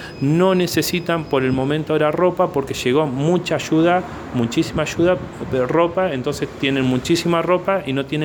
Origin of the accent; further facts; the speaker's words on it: Villa Minetti, Santa Fe, Argentina; Vivo en Santa Fe, pero soy de Villa Minetti.